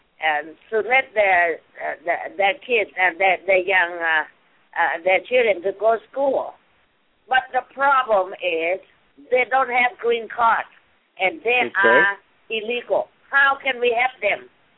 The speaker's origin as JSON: {"language": "English", "country": "Thailand", "said": "But my concern is for my country. I'm from Thailand."}